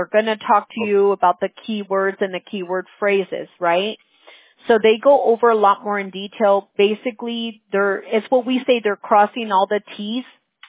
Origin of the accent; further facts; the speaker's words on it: United States; I'm from the United States. I'm the fourth generation of my family.